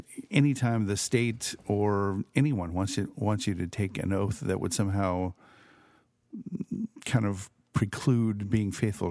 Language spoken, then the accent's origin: English; California, United States; It's raining. I grew up in Southern California.